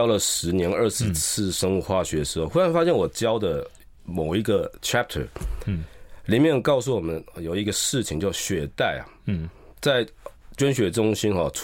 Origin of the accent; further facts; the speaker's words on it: Zhushan, Nantou County, Taiwan; 另外一种在我的故乡竹山，台农66号就是那个蜜番薯